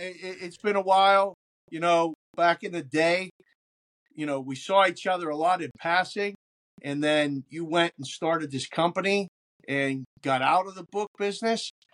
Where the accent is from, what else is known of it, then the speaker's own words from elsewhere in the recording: Pittsburgh, Pennsylvania, United States; a kid growing up in Pittsburgh around sports. Jack Ham was my next door neighbor.